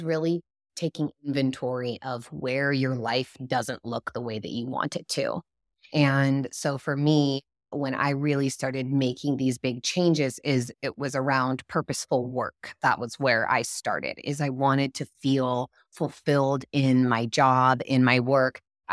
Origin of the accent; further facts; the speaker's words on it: California, United States; now in Los Angeles, United States; And I'm from the Redwoods. I'm from Northern California, from the deep old growth forest.